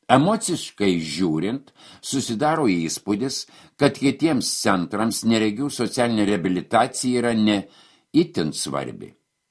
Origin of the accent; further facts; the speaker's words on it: Kaunas, Kaunas County, Lithuania; Dirbu Kazlų Rūdoje masažuotoje, kasdien važinėju iš Kauno į darbą. Nors pati esu kaunietė